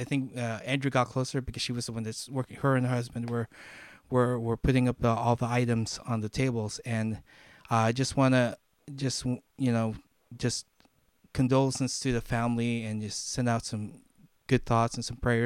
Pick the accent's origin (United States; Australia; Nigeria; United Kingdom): Nigeria; also born or lived in Philippines; I grew up in Nigeria, and it was Sesame Street. They got rid of the Filipino or whatever leftover accents I had